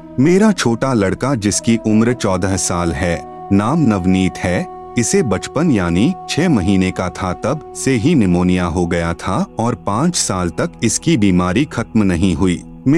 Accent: Petwar, Haryana, India; now in Jind, India; गांव पेटवाड़, तहसील हांसी, जिला हिसार का रहने वाला हूं। अब एम्प्लाइज कॉलोनी जेल के सामने जींद में सपरिवार रहता हूं।

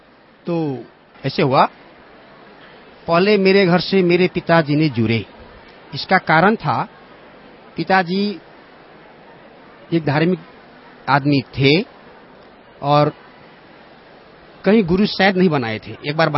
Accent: Nepal; मैं नेपाल का रहने वाला हूँ

